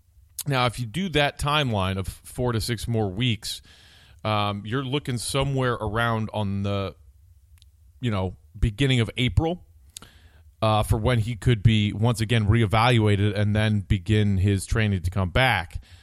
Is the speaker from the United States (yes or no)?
yes; Chicago, Illinois, United States; made me feel proud as a Chicagoan and a diehard Chicago sports fan.